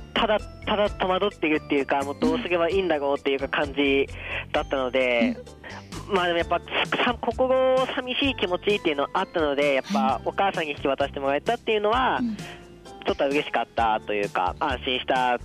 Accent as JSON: {"language": "Japanese", "region": "Miyagi", "country": "Japan", "said": "2017年に地元の宮城県で行われた全国総合文化祭をはじめとして"}